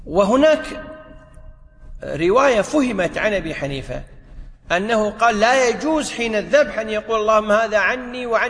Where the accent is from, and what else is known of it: Kuwait